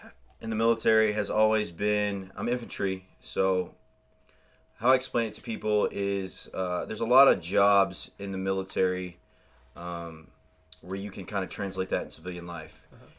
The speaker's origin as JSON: {"language": "English", "town": "Oklahoma City", "region": "Oklahoma", "country": "United States", "tie": "born or raised there", "said": "I'm from Oklahoma City. Born and raised here. Grew up, went to high school, middle school, elementary school all here"}